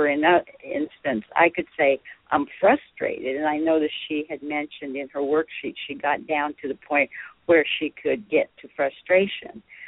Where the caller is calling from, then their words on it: Memphis, Tennessee, United States; in Memphis.